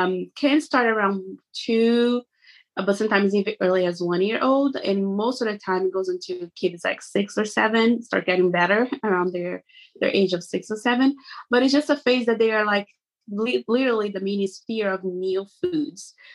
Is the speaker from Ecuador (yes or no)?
no; Brazil; English is a second language; moved away as an adult; now in United States; So feel free to … I am originally from Brazil and I have been in the US for about 10 years now.